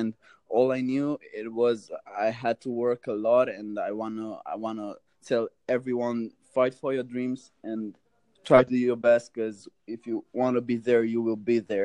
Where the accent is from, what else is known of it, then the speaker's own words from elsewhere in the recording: Transylvania, Romania; English is a second language; It's a little bit weird because I'm from Romania